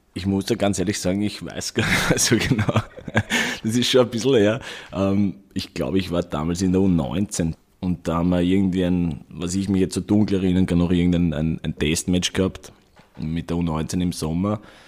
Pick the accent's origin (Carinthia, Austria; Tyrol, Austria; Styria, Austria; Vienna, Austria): Vienna, Austria; Dadurch, dass ich aufgewachsen bin in Hütteldorf, besser gesagt auf